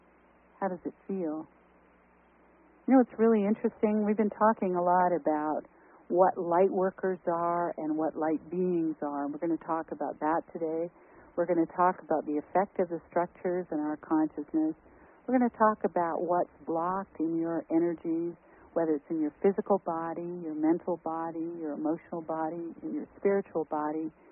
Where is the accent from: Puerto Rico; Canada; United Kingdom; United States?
Canada; And if you're in Canada, my home country, 888-810-8322.